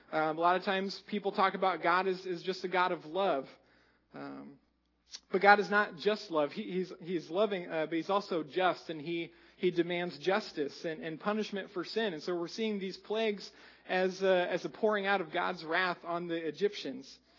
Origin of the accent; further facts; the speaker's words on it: Iowa, United States; I'm from Iowa, so I'm a big Iowa State fan